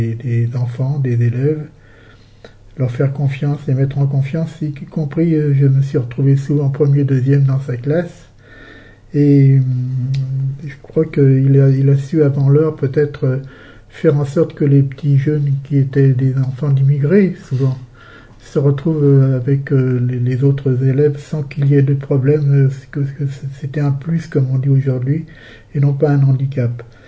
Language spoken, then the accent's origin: French; Saint-Priest, Auvergne-Rhône-Alpes, France; Mon origine, je suis né à Saint-Priest, tout près de Vénissieux où j'habite. de parents immigrés italiens